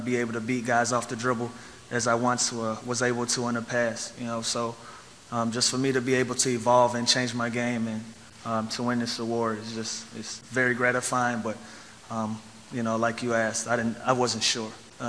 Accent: Atlanta, Georgia, United States; You know, my first year in Atlanta, I was in my hometown.

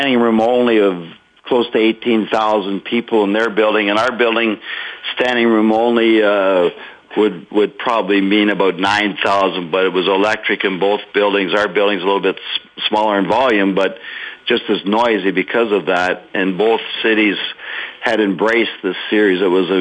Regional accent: Canada; We'll say Canadian. I'm from Canada

